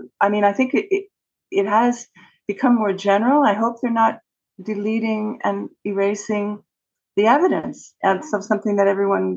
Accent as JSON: {"language": "English", "town": "Montreal", "region": "Quebec", "country": "Canada", "tie": "born there", "said": "I was born in Montreal, Canada, province of Quebec, French-Canadian Catholic province of Canada, with a lot of control by the Vatican, the Catholic Church, on the population here."}